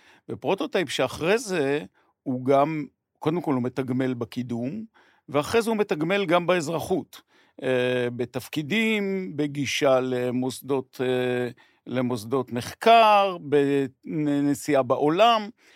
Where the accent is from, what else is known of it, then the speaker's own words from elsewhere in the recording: Ein Gev, Northern District, Israel; בעין גב, כשהייתי נער, עבדו בדייג.